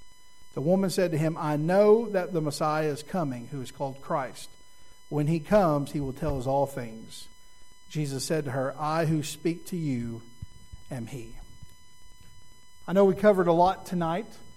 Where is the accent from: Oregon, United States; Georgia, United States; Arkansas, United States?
Arkansas, United States; Little Rock; Are there times, and I'm from Little Rock. If I'm driving around Little Rock, there are certain neighborhoods